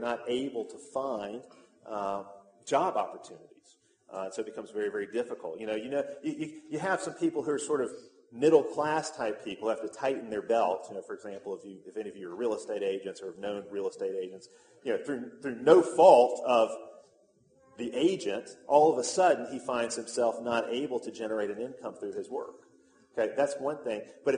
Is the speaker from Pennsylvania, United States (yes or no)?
no; Alabama, United States; This is something we just witnessed back in my home state of Alabama.